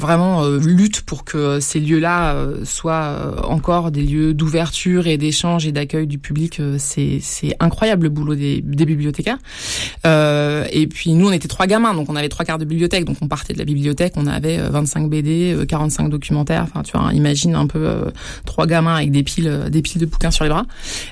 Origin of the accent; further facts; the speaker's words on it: Paris, Île-de-France, France; born there; Je suis née à l'Hôtel Dieu